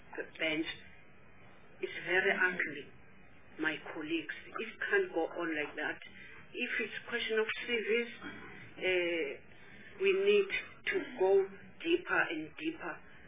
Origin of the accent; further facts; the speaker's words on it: South Africa; we are trying as South Africans to balance this question of 50-50. It's not easy, but we need not to do lip service. We are women of South Africa.